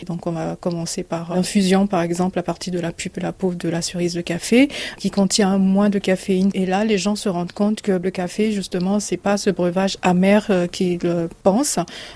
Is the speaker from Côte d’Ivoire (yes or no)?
yes; Côte d’Ivoire; Je suis partie de mes origines parce que je suis ivoirienne.